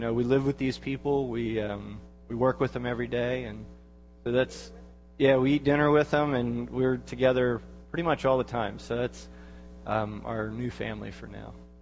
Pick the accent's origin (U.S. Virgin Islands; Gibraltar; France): U.S. Virgin Islands; Saint Croix; When I was growing up in St. Croix, I was a part of that with my parents.